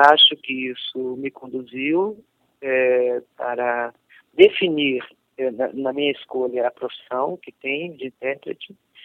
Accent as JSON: {"language": "Portuguese", "town": "Santo Amaro", "region": "Bahia", "country": "Brazil", "said": "Nós saímos de Santo Amaro, né?"}